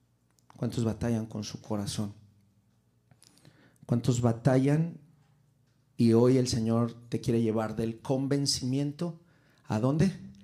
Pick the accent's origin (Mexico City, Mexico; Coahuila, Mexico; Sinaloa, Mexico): Sinaloa, Mexico; Culiacán; En mi niñez estuve en Culiacán, Sinaloa. Así que crecí con música de banda.